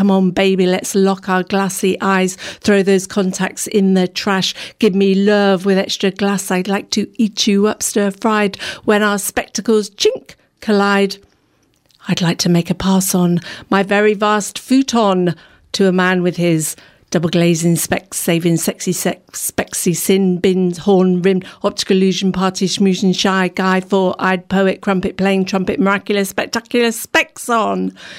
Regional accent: Bristol, South West England, United Kingdom; I am from Bristol, yes.

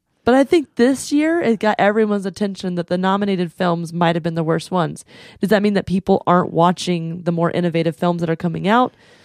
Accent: South Carolina, United States; Yeah, I do think, even though I was raised in the Sandhills of South Carolina

